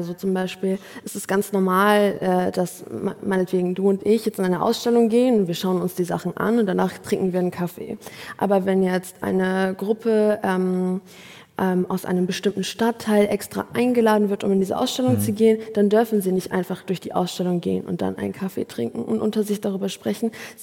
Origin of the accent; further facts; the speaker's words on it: Afghanistan; ich würde hingehen als Afghanin und dort mich vernetzen